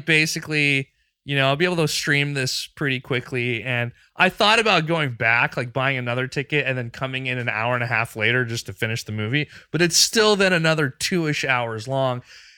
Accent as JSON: {"language": "English", "country": "Pakistan", "tie": "born or raised there", "also_born_or_lived": "Bangladesh", "said": "I grew up internationally in Pakistan and Bangladesh."}